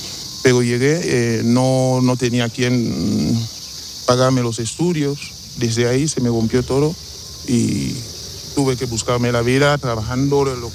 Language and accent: Spanish; Equatorial Guinea; moved away as an adult; now in Spain; soy de Guinea Ecuatorial, venimos con visado y muy orgullosa